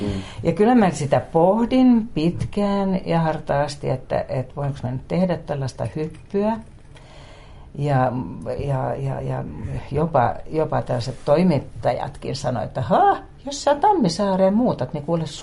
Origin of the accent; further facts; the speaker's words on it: Vaasa, Ostrobothnia, Finland; also born or lived in Helsinki; Mä oon Vaasasta. Ihan torin laidalta.